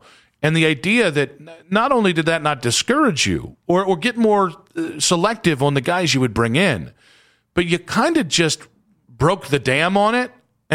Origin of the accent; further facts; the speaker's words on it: Wadsworth, Ohio, United States; I grew up in Wadsworth and went to high school in Peninsula Akron area.